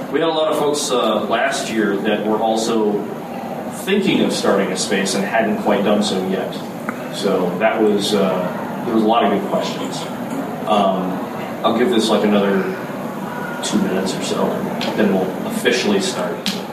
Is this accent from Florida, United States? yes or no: yes; Tampa, Florida, United States; now in Milwaukee, United States; I grew up in Tampa. I moved up here about 12 years ago.